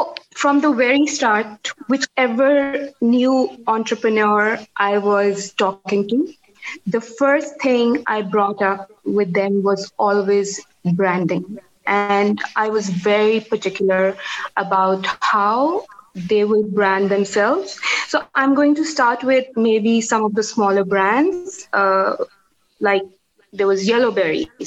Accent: Islamabad, Islamabad Capital Territory, Pakistan; I was brought up and raised in Pakistan. I'm an 80s kid in 88. I do remember Zia's plane crash. Because I've been, you know, brought up in Islamabad

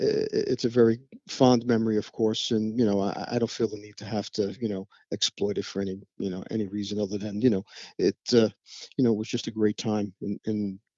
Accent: Belmar, New Jersey, United States; I was born in Jersey City. My family, was originally from Jersey City. I was born at Christ Hospital, and we lived there until I was, I'd say nine. And then at that point, we moved to Belmar in Monmouth County, New Jersey.

